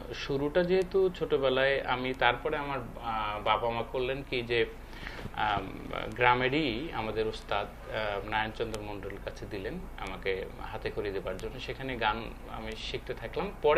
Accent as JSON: {"language": "Bangla", "town": "Gaibandha", "region": "Rangpur Division", "country": "Bangladesh", "tie": "born there", "said": "যেহেতু আমার নানার বাড়িতে আমি মানুষ হয়েছি, আমার জন্ম হয়েছে গাইবান্ধা, আমার দাদার বাড়ি বগুড়ায়।"}